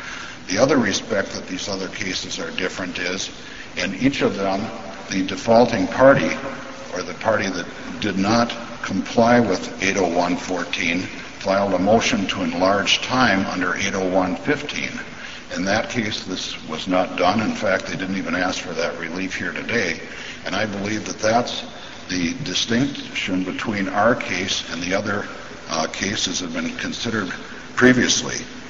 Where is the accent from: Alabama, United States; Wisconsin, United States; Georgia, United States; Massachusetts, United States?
Wisconsin, United States; Ashland; May it please the court … I'm from Ashland.